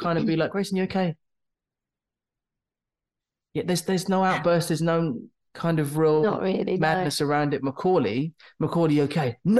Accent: Peterborough, East of England, United Kingdom; In Peterborough.

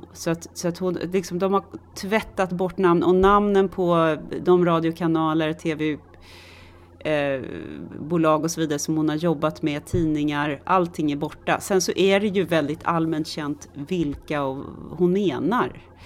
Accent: Stockholm, Stockholm County, Sweden; jag har vuxit upp i Tensta

